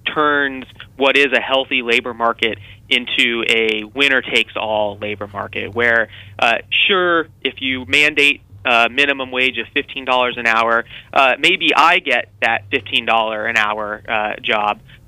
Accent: California, United States; I'm originally from California, and California is a great example of this.

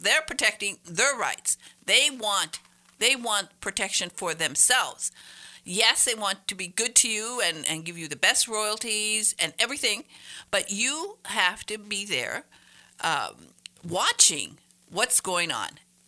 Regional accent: Berga, Michigan, United States; born there; And it's 72 miles from where I was born in Berga, Michigan.

